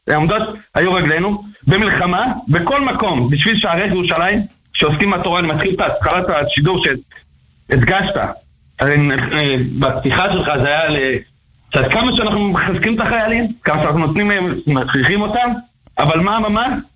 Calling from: United States; אני פה מארצות הברית.

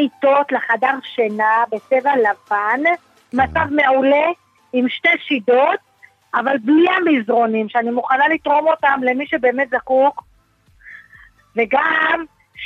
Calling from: Jerusalem, Jerusalem District, Israel; בירושלים.

